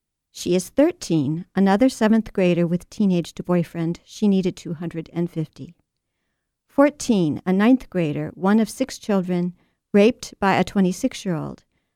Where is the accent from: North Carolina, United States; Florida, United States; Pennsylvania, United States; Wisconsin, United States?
Wisconsin, United States; Madison; Yeah, I'm from Madison. I guess I can say it.